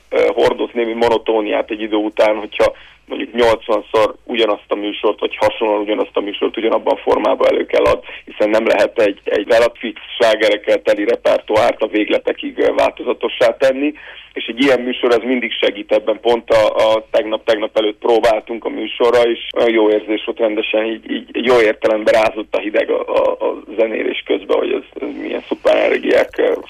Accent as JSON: {"language": "Hungarian", "region": "Székely Land", "country": "Romania", "said": "mi kötődünk hozzá, mint székelyföldi emberek"}